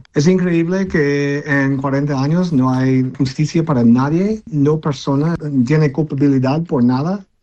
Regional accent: Chile; porque somos chilenos igual.

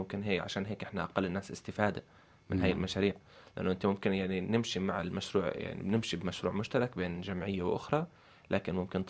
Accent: Palestine; بيسألك أنت من وين، بتقول من فلسطين

